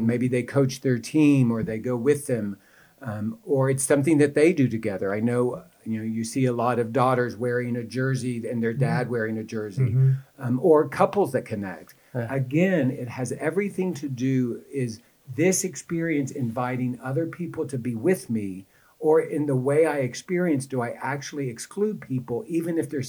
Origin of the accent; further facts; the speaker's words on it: Texas, United States; You know, in my family, we're from Texas.